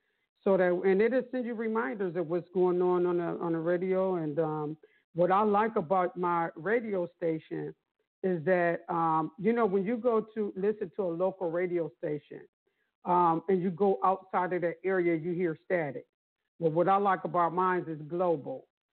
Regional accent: Buffalo, New York, United States; He actually is from my hometown, Buffalo, New York.

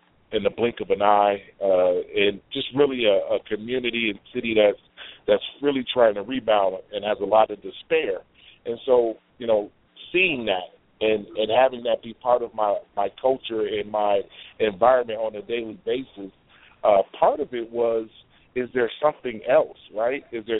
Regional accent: Detroit, Michigan, United States; now in Boise, United States; Okay, so I'm calling in from Denver. I am actually in the Denver airport, so you will hear a little bit of background noise. I'm originally from Detroit, and I live in Boise, Idaho

